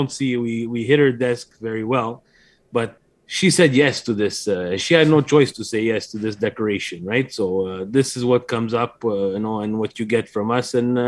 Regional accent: Canada; We are from Canada. Imagine we do play soccer in Canada and we talk about Milan and love Milan.

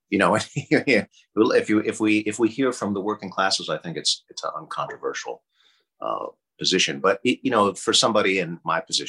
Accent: Boston, Massachusetts, United States; I grew up on the East Coast. I grew up in Boston, and there they don't have as good a community college system at all.

